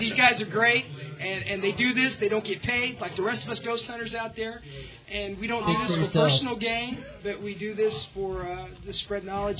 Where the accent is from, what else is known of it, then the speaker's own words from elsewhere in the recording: Indiana, United States; And of course, I'm from Indiana, so I'm scared.